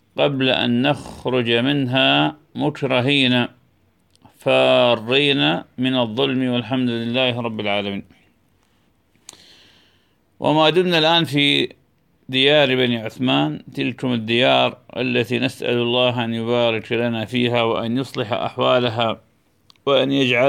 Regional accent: Hit, Al Anbar, Iraq; born there; moved away; وكنا مرة قبل عام في هيت، وهي المدينة التي ولدت فيها، وكانت نهاية أمري حينما خرجت من بلدنا العراق.

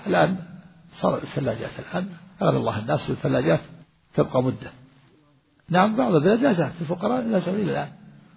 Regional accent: Najd, Saudi Arabia; وكان هذا إلى عهد قريب عندنا في نجد هنا يملحون. كنت وأنا صغير

